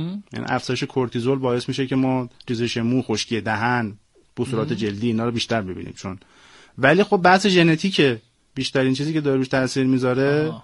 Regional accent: Tehran, Tehran Province, Iran; ما کلا بچگیمون اونجا گذشت با پسر خاله ها و پسر داییم

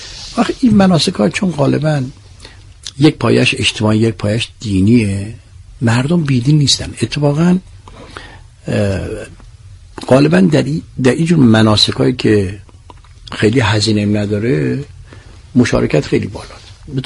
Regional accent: Tabriz, East Azerbaijan, Iran; now in Tehran, Iran; من از تبریز اومدم،

